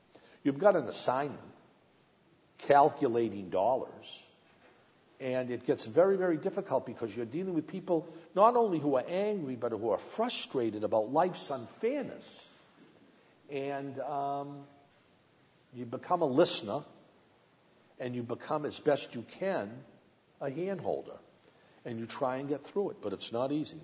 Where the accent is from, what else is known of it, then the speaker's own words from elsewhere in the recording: Massachusetts, United States; I think I grew up in Massachusetts in the late 1950s, the early 1960s, where there was a communitarian ethic fostered by President Kennedy, a son of Massachusetts.